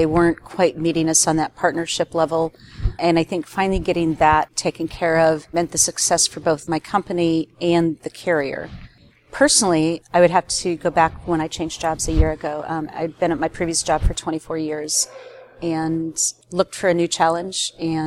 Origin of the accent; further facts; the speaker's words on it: South Dakota, United States; now in Denver, United States; I live in Denver. I've lived there for 35 years. I grew up in South Dakota. It's a great place to be from.